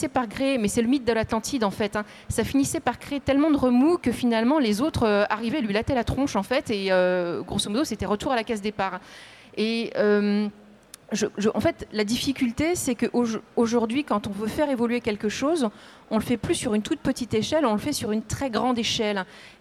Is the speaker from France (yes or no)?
yes; France; on pense en tant que Français